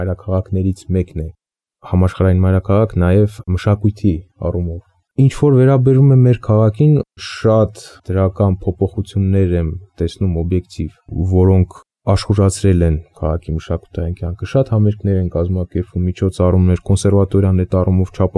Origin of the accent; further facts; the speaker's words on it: Gyumri, Shirak, Armenia; born there; Ծնվել եմ Գյումրիում